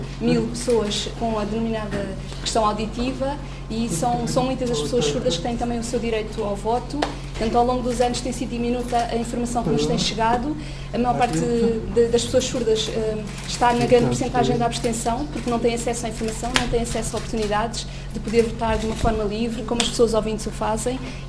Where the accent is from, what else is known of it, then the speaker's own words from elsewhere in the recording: Portugal; para os cidadãos surdos, que somos portugueses também